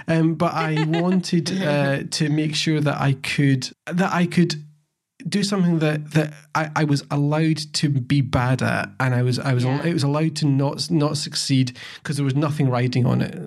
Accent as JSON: {"language": "English", "region": "Scotland", "country": "United Kingdom", "said": "it's called Scotch, and I am Scottish"}